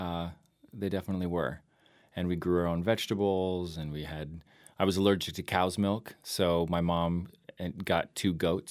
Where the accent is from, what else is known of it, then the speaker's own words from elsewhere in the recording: Idaho, United States; It has been since I was a little kid growing up in Idaho.